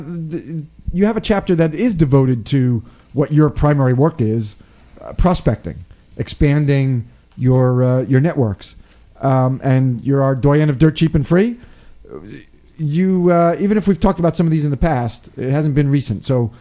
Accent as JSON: {"language": "English", "town": "Old Tappan", "region": "New Jersey", "country": "United States", "tie": "born or raised there", "said": "I grew up in New Jersey. That's why I'm comfortable saying that. I don't live there now, but I grew up in Old Tappan, New Jersey. I'm bona fide."}